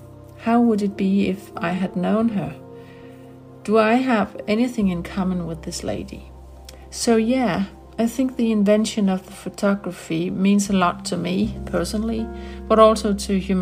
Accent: Denmark; from Denmark.

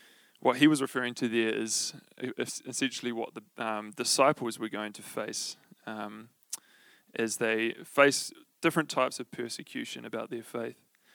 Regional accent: Tauranga, Bay of Plenty, New Zealand; also born or lived in Hamilton; many of you will know I grew up in Tauranga. While that is true, what many of you won't know is that I was born in Hamilton.

